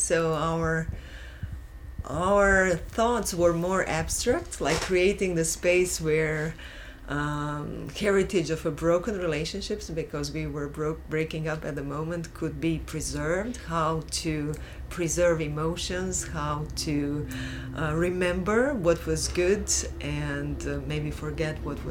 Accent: Croatia; So we come from Croatia.

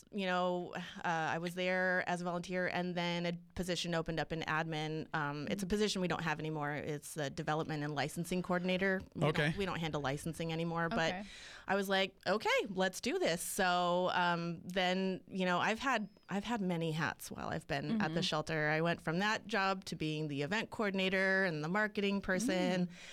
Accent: San Diego, California, United States; now in Yuma, United States; No, I'm from San Diego originally.

